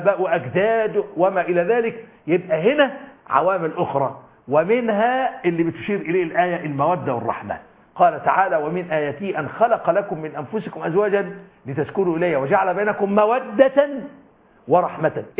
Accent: Egypt; والمثل البلدي عندنا في مصر

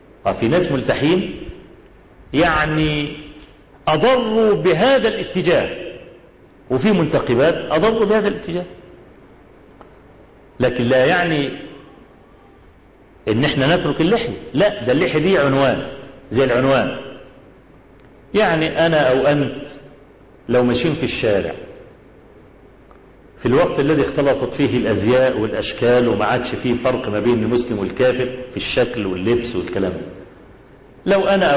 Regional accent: Egypt; عندنا في مصر

